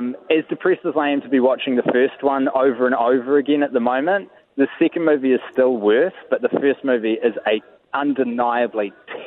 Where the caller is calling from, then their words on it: Auckland, New Zealand; I'm actually inside of Britomart, and you're hearing the, I think, the CityLink rail network being constructed around me.